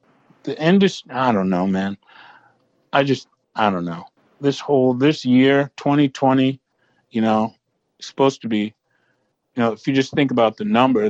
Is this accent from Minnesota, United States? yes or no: no; New York, United States; I grew up in a super wealthy neighborhood in New York. Like, you know, like the Bush family is from my hometown.